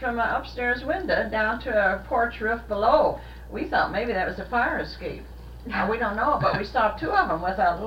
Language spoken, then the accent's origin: English; Chicago, Illinois, United States; Well, I was born and raised in Chicago